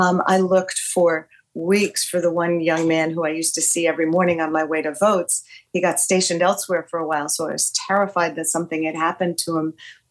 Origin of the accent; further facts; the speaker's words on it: Philadelphia, Pennsylvania, United States; we're from Philadelphia. We're from the place where our democracy began 248 years ago.